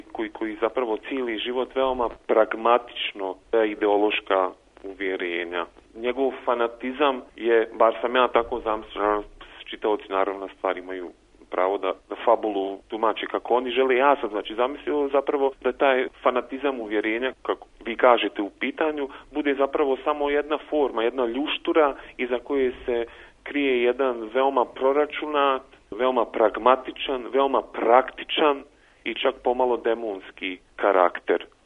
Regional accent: Zenica, Federation of Bosnia and Herzegovina, Bosnia & Herzegovina; pošto ja sam lično rođen u Zenci, to je moj rodni grad

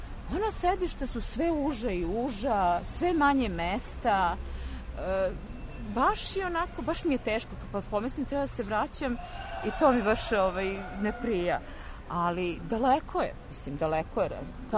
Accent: Serbia; Ma odakle iz Evrope, jer rekao iz Srbije.

